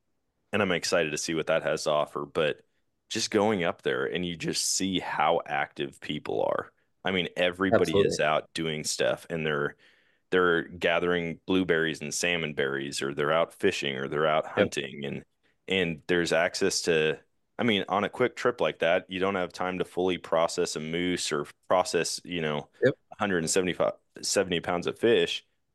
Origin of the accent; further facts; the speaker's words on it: Eau Claire, Wisconsin, United States; I grew up in Eau Claire, Wisconsin, and it was just, there was so much opportunity and we just didn't take advantage of it for whatever reason.